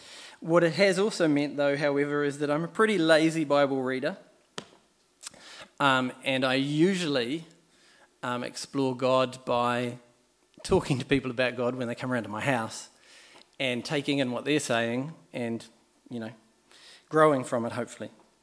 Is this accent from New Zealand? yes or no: yes; Dunedin, Otago, New Zealand; so I was born in Palmerston North Hospital. My three brothers were born in Dunedin Hospital, and when I was two, we travelled back to Dunedin